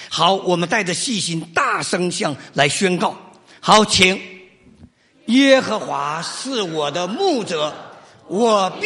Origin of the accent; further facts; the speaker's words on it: Shenyang, Liaoning, China; 我上个月回我的家乡沈阳一趟，